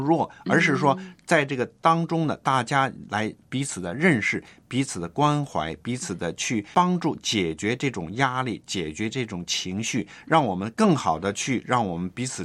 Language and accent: Chinese; China; 对，其实我们中国人呢，就是很少有这种